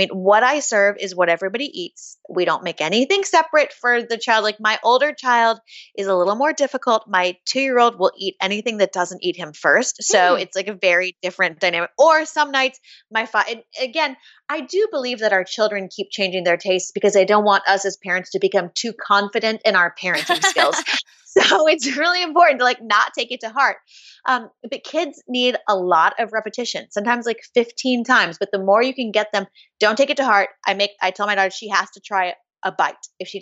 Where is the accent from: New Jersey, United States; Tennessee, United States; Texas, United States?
Tennessee, United States; Chattanooga; also born or lived in Boston; No, I'm from Chattanooga, Tennessee. But I spent a lot of time in Boston.